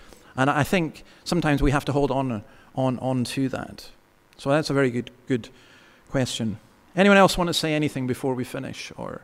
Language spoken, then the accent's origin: English; Scotland, United Kingdom; I'm a Scotsman